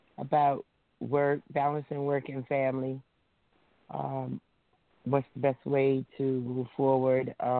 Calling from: New Jersey, United States; I'm calling from New Jersey.

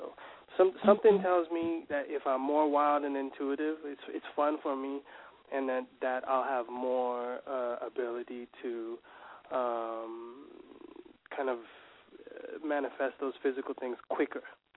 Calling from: Canada; and I'm calling from Canada.

